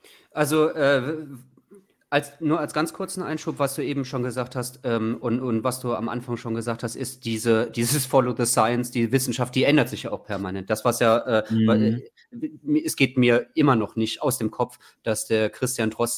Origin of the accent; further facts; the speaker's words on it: Trier, Rhineland-Palatinate, Germany; ich komme aus Trier